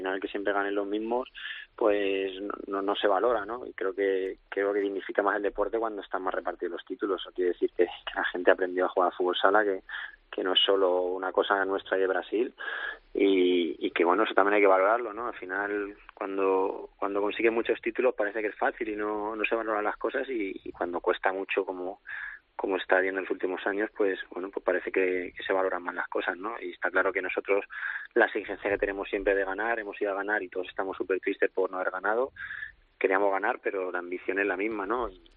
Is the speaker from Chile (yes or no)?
no; Madrid, Community of Madrid, Spain; para todos los que somos de Madrid